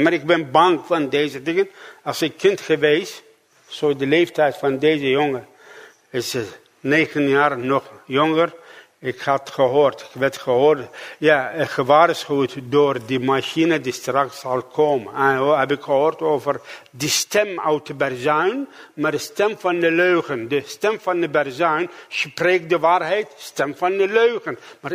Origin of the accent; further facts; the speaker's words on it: Iraq; now in Netherlands; En later we zijn naar Irak gegaan en ben ik opgegroeid in Irak en ik ken de taal.